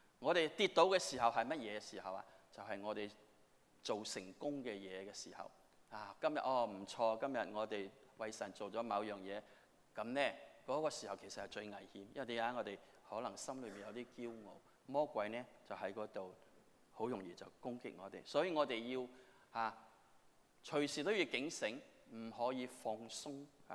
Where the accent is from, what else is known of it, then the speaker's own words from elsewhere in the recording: Hong Kong; 我记得我小的时候在香港，你知道我们香港那时候、没有电炉这些东西